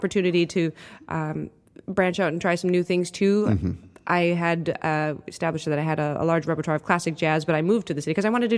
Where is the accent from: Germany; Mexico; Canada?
Canada; Chilliwack, British Columbia; now in New York, United States; I'm the only trumpet player in New York from Chilliwack, British Columbia. My hometown, small vibe, is what grounded me in that moment